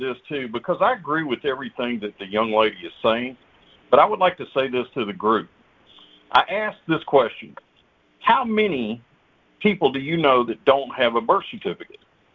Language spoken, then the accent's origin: English; Atlanta, Georgia, United States; I'm from Atlanta, Georgia.